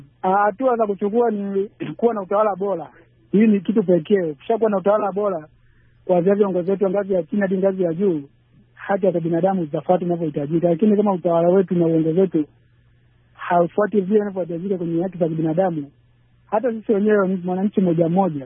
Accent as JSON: {"language": "Swahili", "region": "Lindi", "country": "Tanzania", "said": "natoka hapa mkoani Lindi, Tanzania."}